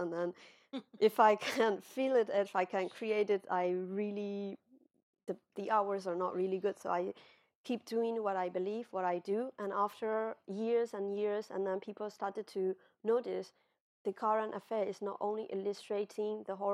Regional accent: Myanmar; English is a second language; now in Europe; I'm an artist from Myanmar, I arrive, I do this kind of feminist art in Europe

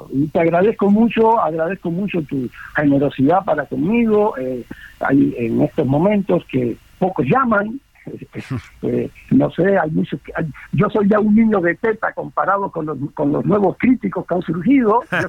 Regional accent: Cuba; moved away; Yo cuando salí de Cuba, mi sueño era muy aspiracionista y era convertirme en clase media

